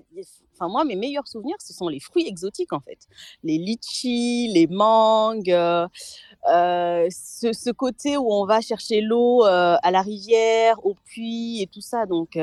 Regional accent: Madagascar; now in France; je suis née à Madagascar, j'ai grandi au sein d'une famille de fratrie, voilà, avec des oncles, des tantes, voilà. Et puis, une partie de ma vie, j'étais sur Tamatav, au sein de ma famille adoptive.

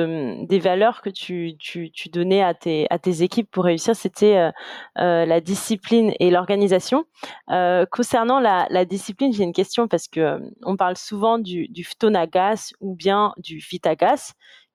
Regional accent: Madagascar; ces failles culturelles qu'on a en tant que malgache

